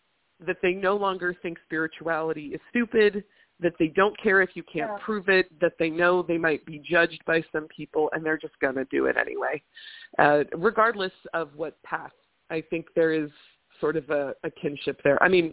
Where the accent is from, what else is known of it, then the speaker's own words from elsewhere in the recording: West Coast, United States; I mean, we grew up on the West Coast, right